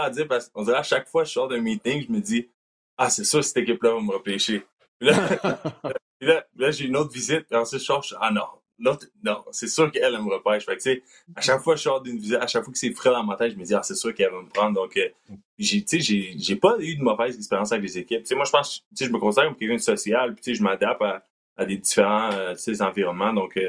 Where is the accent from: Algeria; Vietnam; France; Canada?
Canada; vu que le fait que je suis Canadien un peu